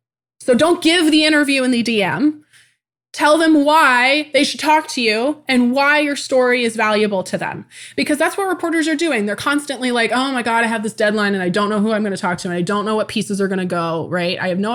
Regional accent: Tacoma, Washington, United States; born there; I was born in 1994 in Tacoma, Washington.

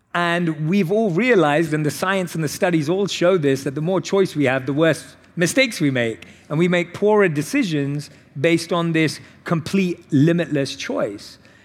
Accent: London, United Kingdom; As a Londoner, I'm used to taking the underground

